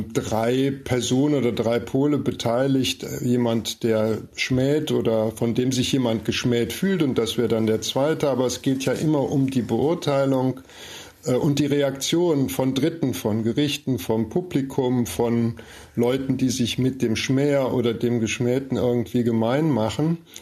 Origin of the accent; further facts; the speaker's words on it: Rhineland, Germany; ich bin ja eigentlich Rheinländer und insofern in einer katholischen Kultur groß geworden